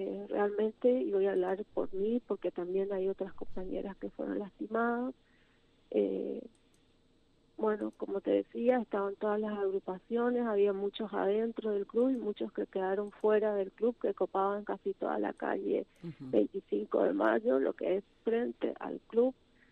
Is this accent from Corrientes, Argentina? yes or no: yes; Saladas, Corrientes, Argentina; yo soy de Saladas. Yo me recibí el año pasado de docente.